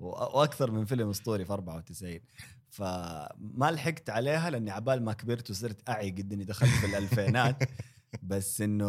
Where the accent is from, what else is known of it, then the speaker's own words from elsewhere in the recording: Mecca, Makkah Province, Saudi Arabia; انا يا صديقي ابن مكه، انا ولدت وتربيت في مكه المكرمه،